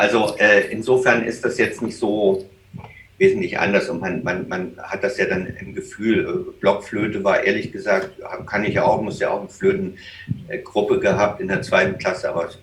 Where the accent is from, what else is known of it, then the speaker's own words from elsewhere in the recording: Chemnitz, Saxony, Germany; Also ich komme aus Chemnitz ursprünglich, das liegt am Fuß des Erzgebirges und das ist ja so eine Klöppel-Handwerksregion früher gewesen